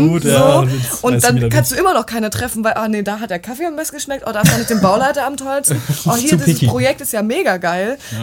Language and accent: German; East Germany, Germany; ich komme aus dem Osten, also neue Bundesländer, und das ist ja überhaupt nicht LW-Gebiet, und bin dafür auch in die Nähe von Frankfurt dann gezogen